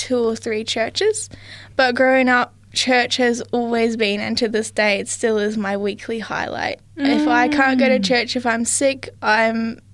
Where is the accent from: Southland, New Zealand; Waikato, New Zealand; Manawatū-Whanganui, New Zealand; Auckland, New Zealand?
Manawatū-Whanganui, New Zealand; moved away; I am from New Zealand, so I'm a full Kiwi.